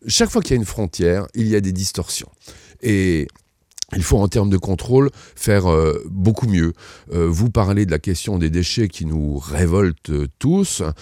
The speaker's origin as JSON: {"language": "French", "country": "France", "said": "quand je suis français, je suis inquiet aussi pour le niveau de vie dans la zone frontalière"}